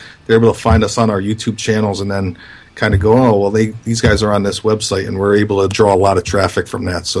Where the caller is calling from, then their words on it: Stockton, California, United States; I am in Stockton, California.